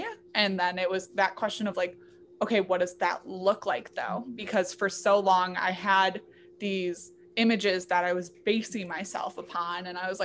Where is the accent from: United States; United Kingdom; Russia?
Russia; as a white person, like, I come from Russia, you can't get much whiter than that.